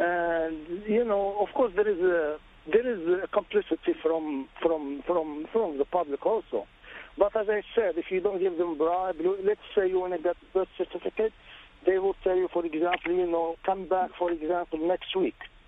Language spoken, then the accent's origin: English; Morocco; English is a second language; I'm originally from Morocco.